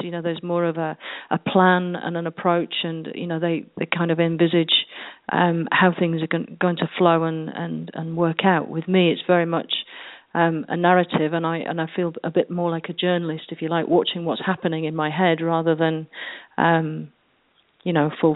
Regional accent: Yorkshire and the Humber, United Kingdom; growing up in Yorkshire as the daughter of a news agent and a bank manager.

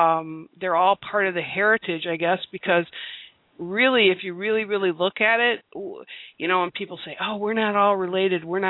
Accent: Detroit, Michigan, United States; I grew up in Detroit, and it was very diverse community.

